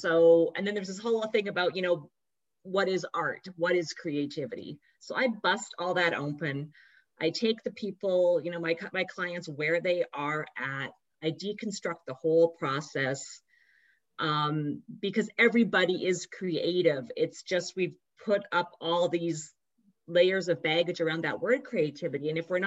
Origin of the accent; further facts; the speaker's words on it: Canada; now in United States; I live outside of New York City, but I'm a Canadian.